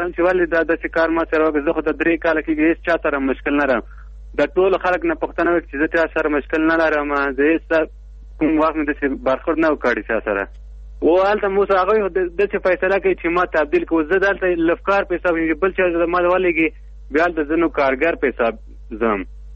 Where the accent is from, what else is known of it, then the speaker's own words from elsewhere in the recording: Logar, Afghanistan; now in Kabul, Afghanistan; زه د لوګر اوسېدونکی یم پلان په کابل کې اوسېږم